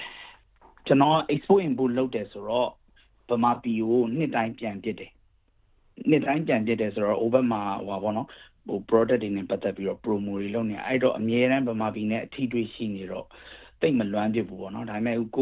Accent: Yangon, Yangon Region, Myanmar; moved away as an adult; now in Australia; ကျွန်တော်ရန်ကုန်သားပေါ့နော်ရန်ကုန်သားအစ်စ်အဲဗမာပြည်မှာတော့ဆရာဝန်ပေါ့ဒီဩစတြေးလျကိုစာဖတ်ရင်းနေပေါ့နော်ဒီကိုအပြီးပြောင်းပြစ်သွားတာပေါ့

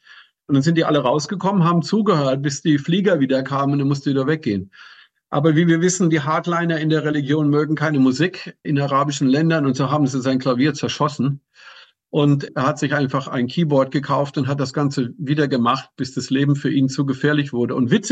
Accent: Germany; born or raised there

